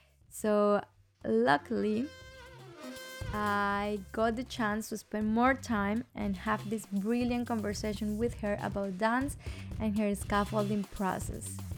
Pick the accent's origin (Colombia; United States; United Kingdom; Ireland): Colombia; I am from Colombia